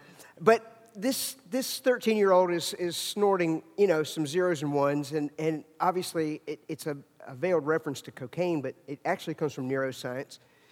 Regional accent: Virginia, United States; But Beth and I come from Virginia, not West Virginia, Virginia. We have our teeth where I'm from.

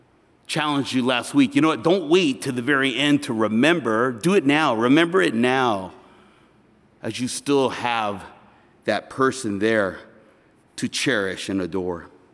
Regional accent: California, United States; My wife and I, we grew up in Southern California.

